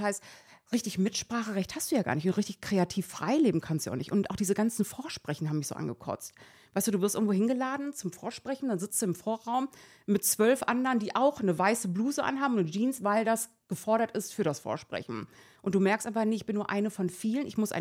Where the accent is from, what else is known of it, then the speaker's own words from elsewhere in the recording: Iran; Also ich bin Iranerin.